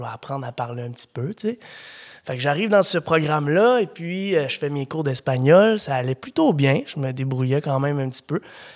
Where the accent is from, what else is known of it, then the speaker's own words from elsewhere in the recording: Quebec, Canada; also born or lived in Abitibi / Lévis; now in Montreal, Canada; Je viens de la Beauce, puis oui. J'ai déménagé dans... J'ai fait plusieurs villes, j'ai fait l'Abitibi, j'ai fait Québec, j'ai fait Lévis. Maintenant, je suis à Montréal.